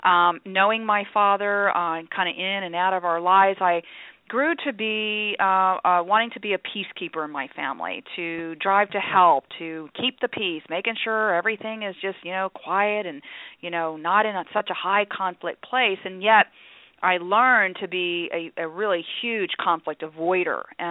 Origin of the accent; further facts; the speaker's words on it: Texas, United States; Well, I did grow up in on the border of Mexico, in the very southern tip of Texas. It's known as the Rio Grande Valley there.